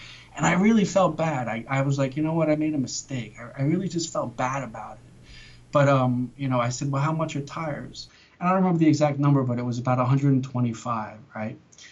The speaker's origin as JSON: {"language": "English", "region": "New York", "country": "United States", "said": "I'm from New York, you know. That's that. I was raised to be like that, to stand up for yourself."}